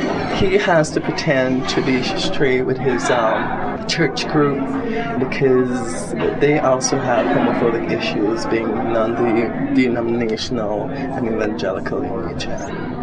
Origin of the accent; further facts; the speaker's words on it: Belize; I'm from Belize. I am the president of the United Belize Advocacy Movement.